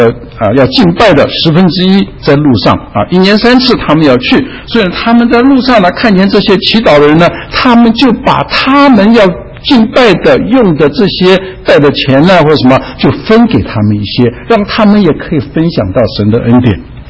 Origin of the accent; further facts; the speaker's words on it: China; 因为他们不是像我们中国人到人家家里门前去要饭的